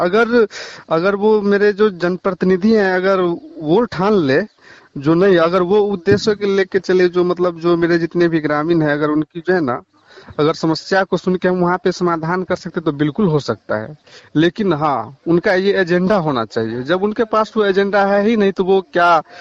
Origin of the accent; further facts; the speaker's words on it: Khanpur Belhar, India; मेरा गांव हुआ खानपुर बेलहर, ठीक ना। हम मेरा गांव परसा पंचायत के अंतर्गत आते हैं।